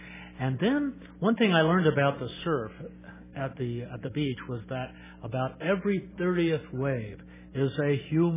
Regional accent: California, United States; I grew up in Southern California, and one of the things I really loved about living there was the beaches.

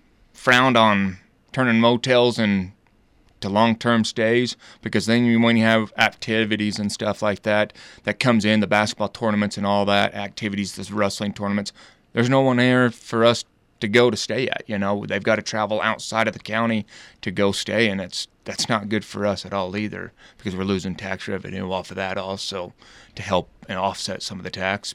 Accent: Monroe, Utah, United States; Well, I was born and raised over in Monroe, Utah. You know, that's God's country over there, the way I look at it.

